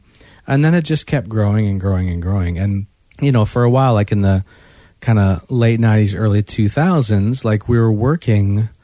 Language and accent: English; Canada; That not just being Canadian was enough. We actually had to sing about it. And Canada's full of funny things.